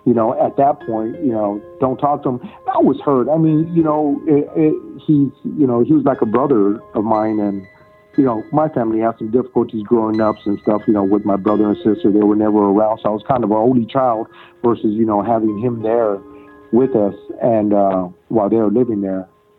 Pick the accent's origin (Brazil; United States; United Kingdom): United States; born there; I'm Mexican American. So basically, I wasn't born in Mexico. I was born in the United States for my mother and father.